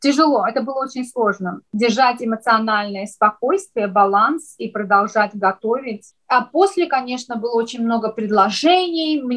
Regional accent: Azerbaijan; Тот факт, то, что я из Азербайджана, я думаю, что это, как говорится, фундамент всего для меня.

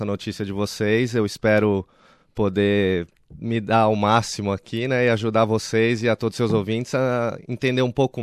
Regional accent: São Paulo, Brazil; now in Australia; Eu sou de São Paulo.

